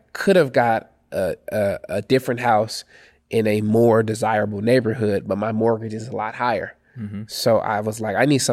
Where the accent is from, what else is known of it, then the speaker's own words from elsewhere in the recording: Oakland, California, United States; even though I'm from Oakland, I'm from East Oakland, grew up in low-income housing, I came back